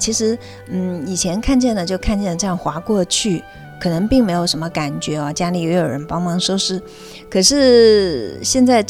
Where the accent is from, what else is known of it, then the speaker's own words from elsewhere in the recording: Changsha, Hunan, China; 我来自长沙。